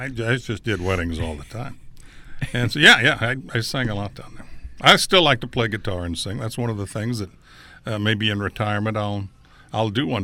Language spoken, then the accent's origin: English; Branson, Missouri, United States; I said, I'm from Branson, dude. Branson's where it's at.